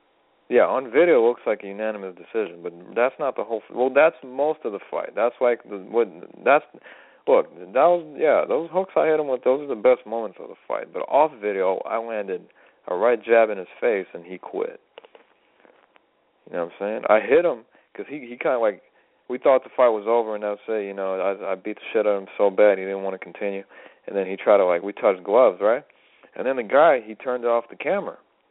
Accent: United States; I'm an American myself

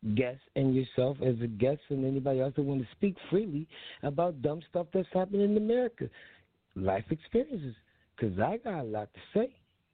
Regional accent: Philadelphia, Pennsylvania, United States; How you doing? Yeah, I'm live and direct. I'm sorry. And I'm from Philly.

